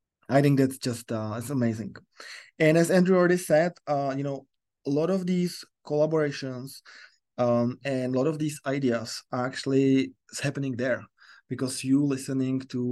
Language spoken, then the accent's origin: English; Czechia; English is a second language; now in United States; since I'm from Europe, not very, Czech Republic is not very close to ocean or sea.